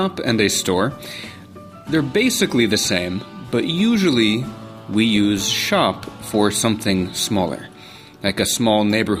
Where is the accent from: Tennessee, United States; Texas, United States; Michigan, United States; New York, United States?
Texas, United States; Lubbock; I was born on January 2nd, 1982 at about 6 a.m. in a town called Lubbock, Texas. This is a town in West Texas where Texas Tech University is. It is flat, it is brown, it is boring. It's not a very nice place, but I'm from there.